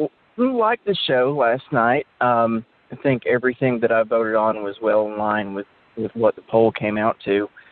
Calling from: Tennessee, United States; Hey, Jason. … from Tennessee.

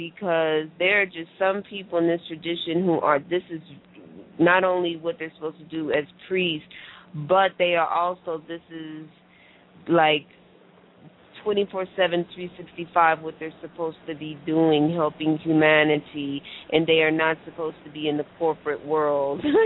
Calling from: New York, United States; Greetings, Devon. … calling from New York.

